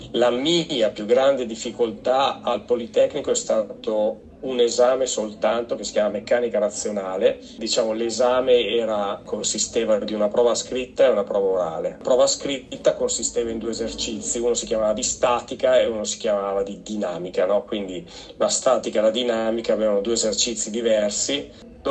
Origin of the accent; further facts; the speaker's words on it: Arese, Lombardy, Italy; Perché poi io sono di Arese, no? Arese è una città a nord di Milano